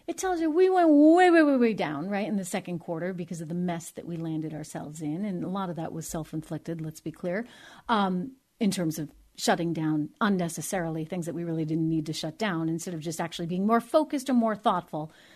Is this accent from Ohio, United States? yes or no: no; New Hampshire, United States; I'm born and raised in New Hampshire, even a Miss New Hampshire, believe it or not.